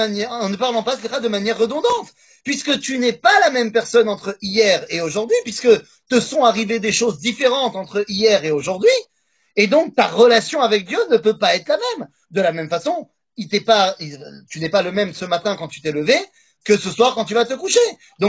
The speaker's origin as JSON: {"language": "French", "town": "Metz", "region": "Grand Est", "country": "France", "said": "je suis de Metz"}